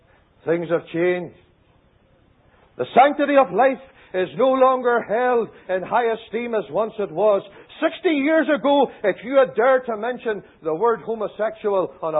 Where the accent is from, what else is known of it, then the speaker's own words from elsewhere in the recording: Ireland; we were born and bred in Ireland, and we are here still.